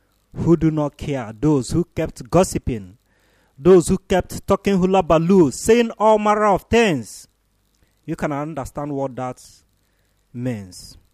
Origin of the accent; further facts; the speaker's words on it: Ntia, Abia, Nigeria; I hail from Ntia. Ntia is in Isialamgba North, Abia State.